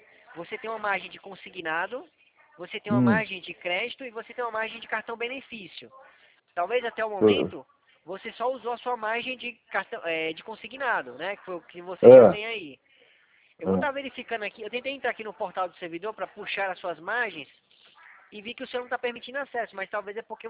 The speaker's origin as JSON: {"language": "Portuguese", "region": "Northeast Region", "country": "Brazil", "said": "Eu sou lá do Nordeste, então assim, calor pra mim não vai fazer muita diferença, não."}